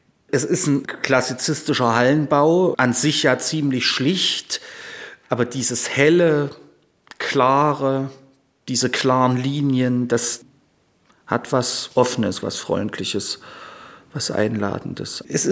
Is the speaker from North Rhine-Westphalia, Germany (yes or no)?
no; Thuringia, Germany; born there; Ich komme aus Ostthüringen gebürtig